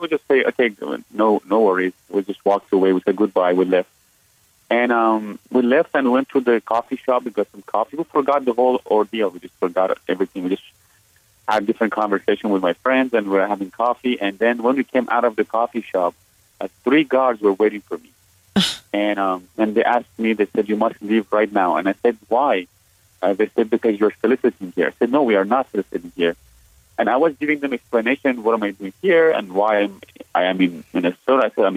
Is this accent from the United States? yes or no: no; Iran; English is a second language; I said, I'm from Iran originally. I was born and raised there. And then they asked me if I'm a Muslim. I said, I used to be, but I'm a Christian now.